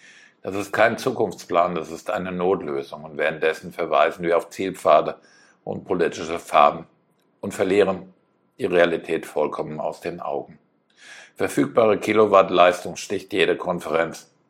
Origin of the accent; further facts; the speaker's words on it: Frankfurt, Hesse, Germany; Frankfurt, meine Heimatstadt, Europas Hotspot für Rechenzentren